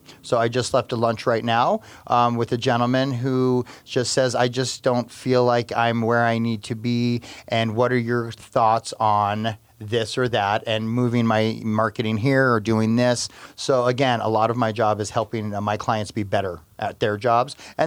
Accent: Mesa, Arizona, United States; now in Tucson, United States; I was born in Tucson, and I grew up in Mesa, Arizona, just up north, suburb of Phoenix. Did all my schooling there, got my degrees up there as well.

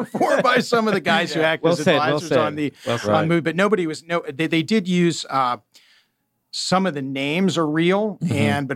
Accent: Washington, District of Columbia, United States; So I grew up in Washington, D.C., so nation's capital, went to high school with a lot of politicians' kids and current politicians

